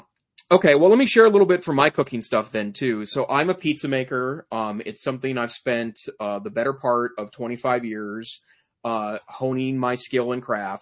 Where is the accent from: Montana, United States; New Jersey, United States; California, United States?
Montana, United States; Great Falls; No, I grew up in Great Falls, 90 okay. miles north of Helena.